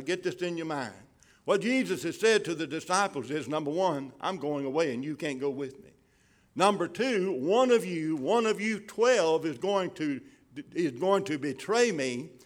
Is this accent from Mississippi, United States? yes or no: yes; Pumpkin Center, Mississippi, United States; I'm from Pumpkin Center, Mississippi. So I say quitting, okay?